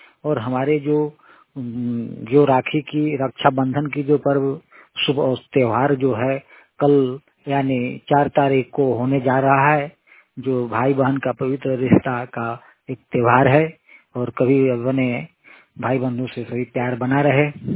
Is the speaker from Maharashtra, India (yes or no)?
no; Jharkhand, India; मैं झारखंड के पलामू डिस्ट्रिक्ट उबेरा गांव के निवासी हूं।